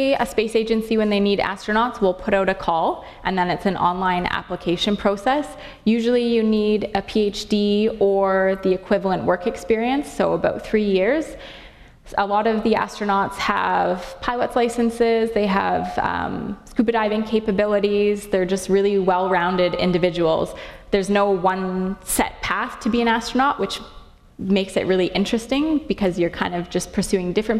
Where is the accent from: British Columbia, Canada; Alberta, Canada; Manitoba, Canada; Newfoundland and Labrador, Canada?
Alberta, Canada; Calgary; because I'm from Calgary and growing up in the Rockies, I spent a lot of time outside camping and hiking